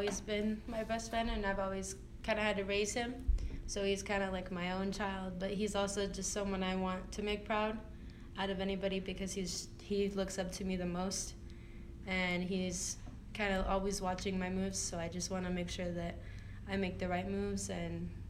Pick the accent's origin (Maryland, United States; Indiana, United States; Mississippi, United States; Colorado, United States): Colorado, United States; I grew up in Colorado all my life, so just the mountains have always been a cool place for me.